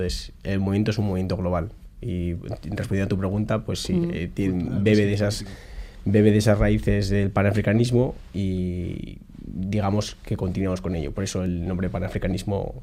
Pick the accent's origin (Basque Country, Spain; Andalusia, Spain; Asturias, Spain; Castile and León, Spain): Basque Country, Spain; Bilbao; la gente cuando voy por la calle no piensa que soy vasco, no piensa que soy de Bilbao.